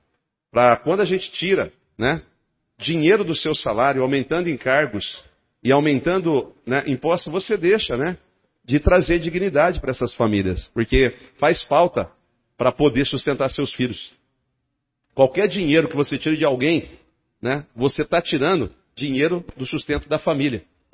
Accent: Brazil; Nasci no Jardim São Lucas, fui criado lá

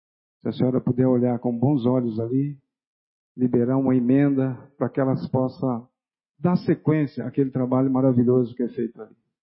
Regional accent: Oscar Bressane, São Paulo, Brazil; born there; now in Garça, Brazil; Porque eu nasci em Oscar Bressane e eu não sou cidadão garcense, né? Apesar de estar aqui desde 85

